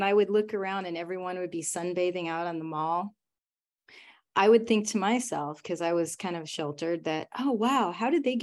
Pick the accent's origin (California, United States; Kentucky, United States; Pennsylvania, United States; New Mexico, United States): New Mexico, United States; I grew up in New Mexico.